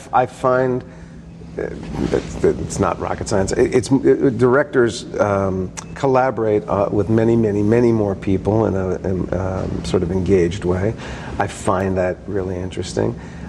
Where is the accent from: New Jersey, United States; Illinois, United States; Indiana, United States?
New Jersey, United States; I grew up in New Jersey. When I discovered theater. It was all about New York.